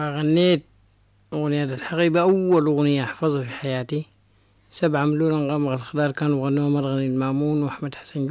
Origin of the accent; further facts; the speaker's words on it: Sudan; ولدت في الغريه دي وطلعت فيها وتربيت فيها،